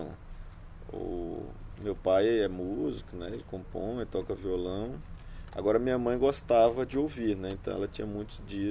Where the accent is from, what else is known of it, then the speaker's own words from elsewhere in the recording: Brasília, Federal District, Brazil; also born or lived in Alexânia; Ah, nessa época eu nasci aqui em Brasília, né? Mas a minha primeira infância foi na fazenda aqui perto, né? Aqui em Alexânia. E depois viemos para Brasília